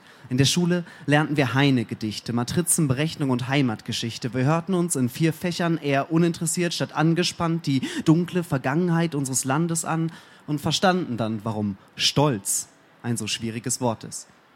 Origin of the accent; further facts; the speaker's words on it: Warstein, North Rhine-Westphalia, Germany; Ich komme ursprünglich aus Warstein. Kennt das jemand?